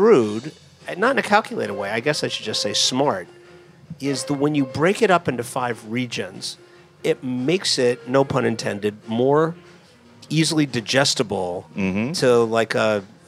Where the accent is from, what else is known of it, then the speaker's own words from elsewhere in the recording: Coral Gables, Florida, United States; I grew up in South Florida. I grew up in Coral Gables / Miami.